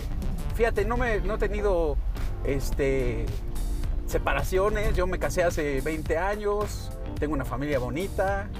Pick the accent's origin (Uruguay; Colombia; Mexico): Mexico; Yucatán; Cabezón, soy yucateco.